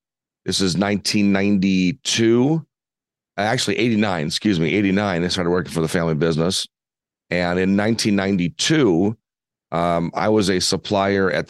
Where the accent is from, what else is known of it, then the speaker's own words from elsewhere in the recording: Wisconsin, United States; Well, I grew up in Wisconsin. I've been here my whole life, 52 years here in Wisconsin now.